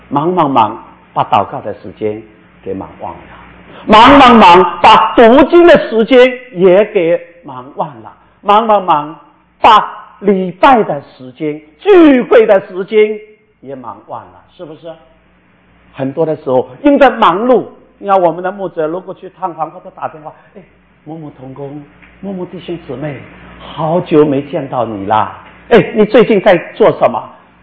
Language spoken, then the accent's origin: Chinese; Wenzhou, Zhejiang, China; 温州人，我是温州人，温州人娶亲他是两天